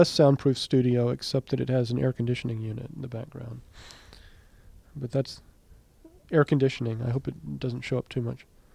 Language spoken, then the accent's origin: English; Southern United States, United States; accent: Highland Southern; No, my native accent is the Highland Southern. It's like this, very harsh Irish, Scots-Irish.